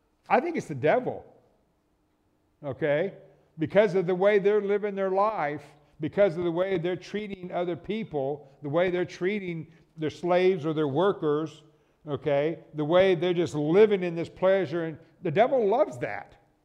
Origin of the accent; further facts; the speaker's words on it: Florida, United States; Growing up in Florida, Northwest Florida, there wasn't a lot of fields. It was all woods.